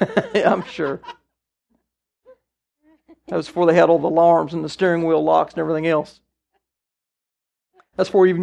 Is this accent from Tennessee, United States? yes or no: yes; Tennessee, United States; I know of one guy I grew up with back in Tennessee.